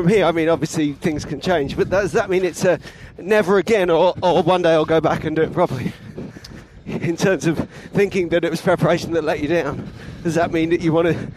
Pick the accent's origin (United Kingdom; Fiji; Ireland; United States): United Kingdom; London; I'm from London.